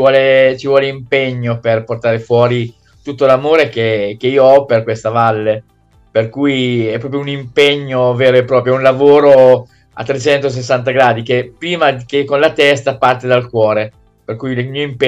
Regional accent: Casteldelci, Emilia-Romagna, Italy; io sono di Casteldelci, che è l'ultimo comune della Valmarecchia, appunto della valle della quale ti parlo, che è la valle che congiunge il Mare Adriatico con l'Appennino

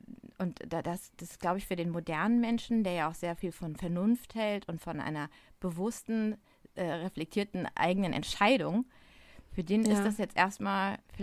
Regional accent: Frankfurt, Hesse, Germany; ich bin ja aus Frankfurt

